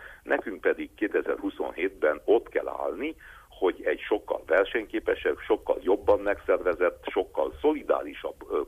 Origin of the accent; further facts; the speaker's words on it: Székely Land, Romania; nem csak Erdélyben, nem csak otthon a Székelyföldön